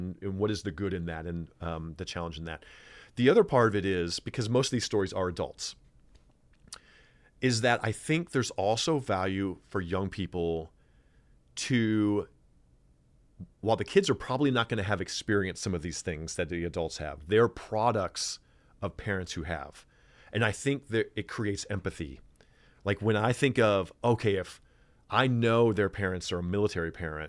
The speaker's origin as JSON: {"language": "English", "region": "Midwest", "country": "United States", "tie": "born or raised there", "lives_now": "Los Angeles, United States", "said": "I'm a hopeful person by nature. I grew up in the Midwest. I live in Los Angeles."}